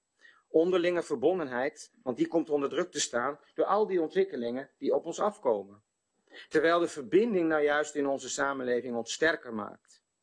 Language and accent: Dutch; Allertsoog, Groningen, Netherlands; ik ben een man van het platteland. Ik ben geboren getogen op Allertsoog, een buurtschap op de grens van Groningen, Friesland en Drenthe. Ik ben opgegroeid op de boerderij in een warm gezin.